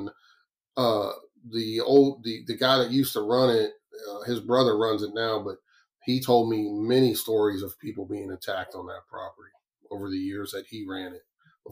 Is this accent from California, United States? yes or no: no; West Virginia, United States; because West Virginia is my home state of where I base my home base out of.